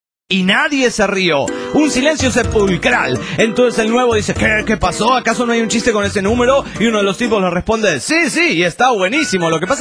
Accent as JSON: {"language": "Spanish", "region": "Bogotá", "country": "Colombia", "said": "de Bogotá, Colombia."}